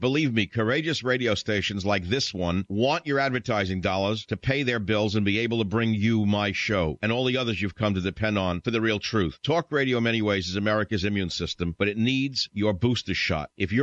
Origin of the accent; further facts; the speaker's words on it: New York, United States; also born or lived in Hawaii; I lived there for a number of years, you know. You know what it's like for a kid from New York to go, like, to wind up